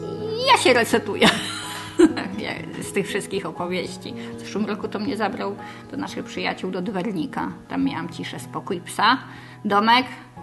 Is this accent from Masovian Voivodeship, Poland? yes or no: no; Tomaszów Lubelski, Lublin Voivodeship, Poland; moved away; ja nie jestem z Warszawy. Ja jestem z Roztocza, z Tomasza Lubelskiego. Małe miasteczko. Teraz już inaczej wygląda niż jak się stamtąd wyprowadzałam.